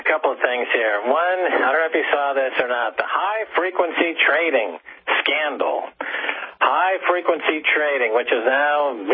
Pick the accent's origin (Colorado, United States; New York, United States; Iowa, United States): New York, United States; his house in Larchmont is less than a mile than where I grew up in Westchester County.